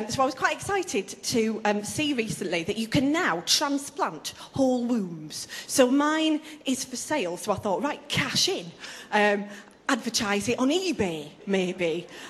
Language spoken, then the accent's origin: English; Bradford, Yorkshire and the Humber, United Kingdom; I'm actually originally from Bradford